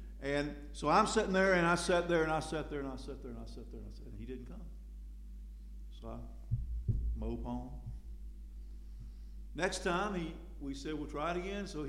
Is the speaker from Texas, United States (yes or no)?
no; Tryon, North Carolina, United States; I grew up in Tryon, North Carolina, and I lived all my life, I've told you this before, in view of Warrior Mountain.